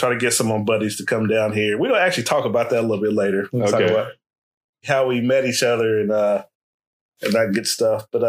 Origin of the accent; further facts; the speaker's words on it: Dayton, Ohio, United States; moved away as an adult; also born or lived in Columbus; Yeah, I'm from Dayton and we lived in Columbus for about a decade.